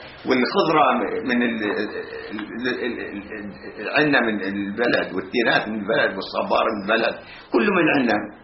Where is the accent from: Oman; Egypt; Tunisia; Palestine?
Palestine; moved away; والله سنتين طلعنا من فلسطين